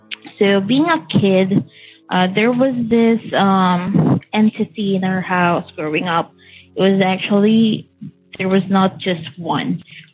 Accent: Philippines; now in Saudi Arabia; I'm from Philippines, so sorry about that. But currently working here in Saudi Arabia

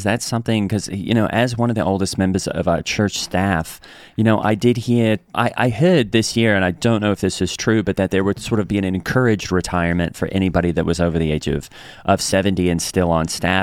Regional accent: Australia; I'm from Australia

